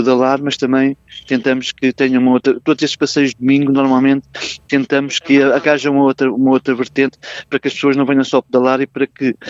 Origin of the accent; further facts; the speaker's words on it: Lisbon, Portugal; eu sou lisboeta e muitas coisas não conheço